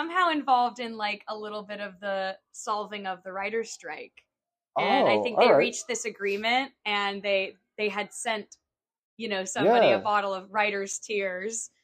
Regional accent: Ireland; because I'm an Irish girl and I'm a whiskey drinker.

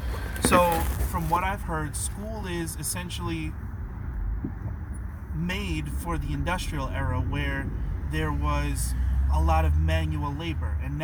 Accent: New York, United States; And, you know, we're from New York, so we think, oh, that's going to be a fight or something.

